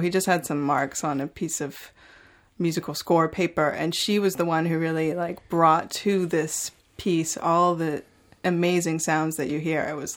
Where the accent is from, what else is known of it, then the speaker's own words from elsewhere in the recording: Montreal, Quebec, Canada; I'm from Montreal, and there's a great music scene there.